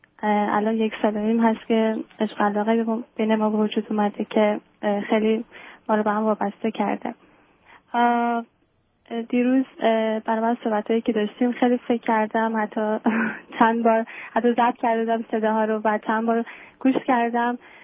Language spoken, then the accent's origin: Persian; Iran; moved away as an adult; خودم 25 سالمه و حدودا 4 سال پیش از ایران اومدم.